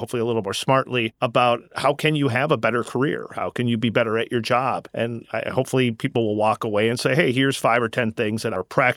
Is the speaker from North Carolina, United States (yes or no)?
no; Oshkosh, Wisconsin, United States; moved away as an adult; now in Washington, United States; I grew up in Oshkosh, Wisconsin, small town, great parents, great family. When I moved out to D.C., I was just so intimidated.